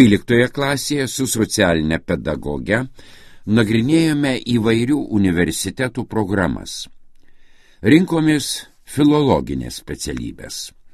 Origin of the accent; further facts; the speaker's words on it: Vilnius, Vilnius County, Lithuania; Esu vilnietė.